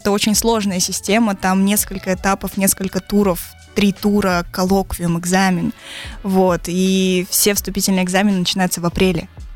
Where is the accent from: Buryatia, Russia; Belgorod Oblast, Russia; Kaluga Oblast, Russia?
Buryatia, Russia; Ulan-Ude; also born or lived in Israel; Я родилась в Улан-Удэ. Прожила здесь год, потом уехала с родителями в Израиль. Там мы прожили 6 лет, потом вернулись сюда обратно. Здесь я закончила школу